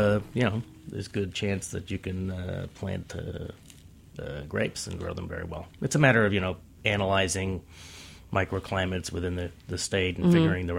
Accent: Manhattan, New York, United States; now in New Jersey, United States; I grew up in Manhattan and I moved to New Jersey about 10, 12 years ago.

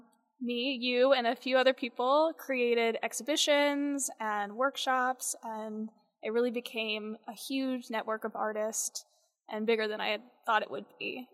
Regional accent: Tyler, Texas, United States; Well, in 2018, I had recently moved back to the area. I'm from Tyler, Texas

